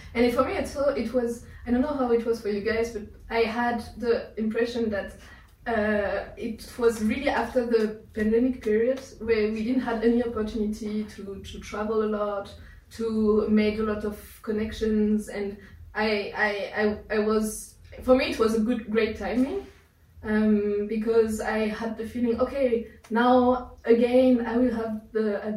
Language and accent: English; Marseille, Provence-Alpes-Côte d'Azur, France; English is a second language; it was also related to my hometown, Marseille